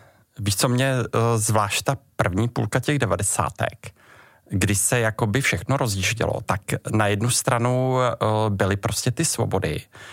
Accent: Prague, Czechia; Tak já jsem se narodil počátkem 80. let v Praze. V podstatě pocházím, my jsme bydleli na Jižním městě, kde v podstatě jsem bydlím jako v té podobné oblasti do dneška.

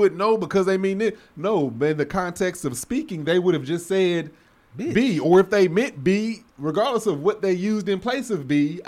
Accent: the South, United States; Again, I'm from the South. I wasn't used to that.

